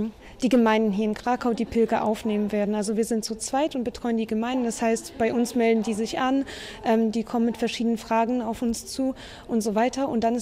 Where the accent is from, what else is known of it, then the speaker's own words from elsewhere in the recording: Germany; Genau, also ich bin Deutsche und Polin. Ich bin in Deutschland geboren, habe auch mein ganzes Leben in Deutschland gelebt bisher. Aber meine beiden Eltern kommen aus Polen, also von daher bin ich deutsch-polnisch. Ich bin mit Deutsch und Polnisch aufgewachsen